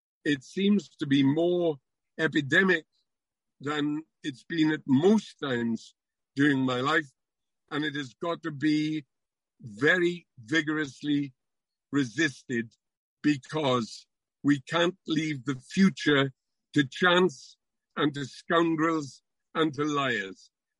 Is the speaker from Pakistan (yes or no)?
no; Wales, United Kingdom; Plainly, we were proud in cultural terms, in sporting terms, in terms even of humour, of being distinctively Welsh.